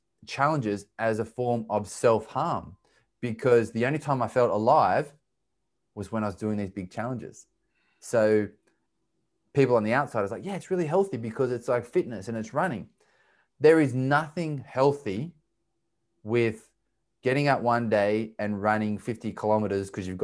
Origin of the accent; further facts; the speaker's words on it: Australia; I grew up in Australia in a small country town.